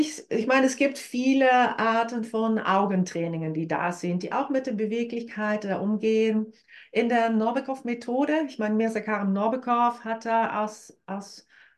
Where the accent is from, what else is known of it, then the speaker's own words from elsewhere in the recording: Netherlands; German is a second language; Ich komme ursprünglich aus Holland. Das wird man vielleicht auch mal ein oder andere grammatische, kreative Verdrehung hören.